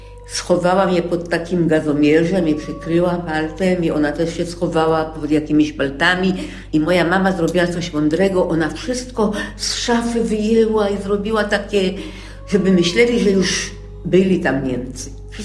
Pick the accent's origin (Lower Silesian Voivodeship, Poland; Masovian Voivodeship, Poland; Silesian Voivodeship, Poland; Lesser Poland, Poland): Masovian Voivodeship, Poland; Warsaw; born there; Ja się urodziłam w Warszawie w czerwcu.